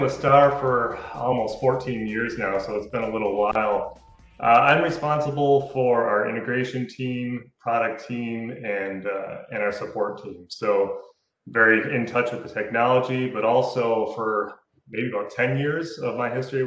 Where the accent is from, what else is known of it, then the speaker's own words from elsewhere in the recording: Michigan, United States; I grew up in Michigan, so I would do that drive to Purdue all the time, and it was a lot of corn and windmills.